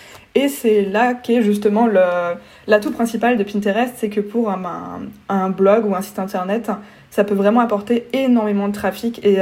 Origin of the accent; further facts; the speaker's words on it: Strasbourg, Grand Est, France; Voilà, je suis strasbourgeoise